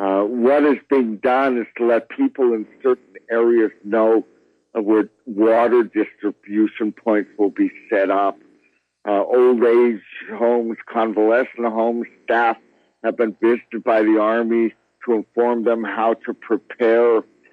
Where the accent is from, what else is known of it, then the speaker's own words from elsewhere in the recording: Israel; And people greeted me. I said I was from Israel. They greeted me the most.